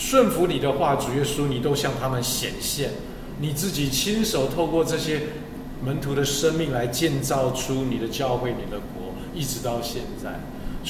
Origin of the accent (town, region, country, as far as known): China